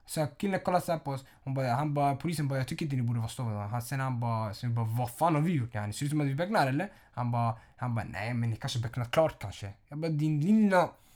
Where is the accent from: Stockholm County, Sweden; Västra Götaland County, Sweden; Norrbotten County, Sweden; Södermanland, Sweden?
Södermanland, Sweden; Årby; bara för vi är från Årby och vi bor i en förort